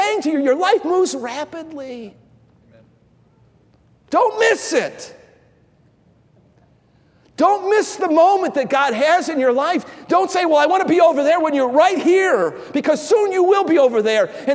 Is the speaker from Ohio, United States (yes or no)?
yes; Cleveland, Ohio, United States; I grew up in Cleveland, Ohio. I still remember the first house that I really remember my parents lived in. It's on the west side of Cleveland.